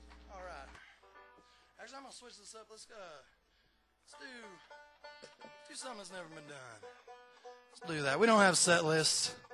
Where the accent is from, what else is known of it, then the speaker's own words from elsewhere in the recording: Texas, United States; We're from Texas. We are so happy to be here, man.